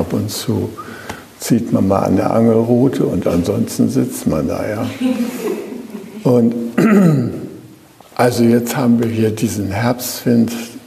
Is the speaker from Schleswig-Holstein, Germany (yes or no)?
yes; Schleswig-Holstein, Germany; Und ich komme ja aus Schleswig-Holstein, da weht der Wind eigentlich meistens stark.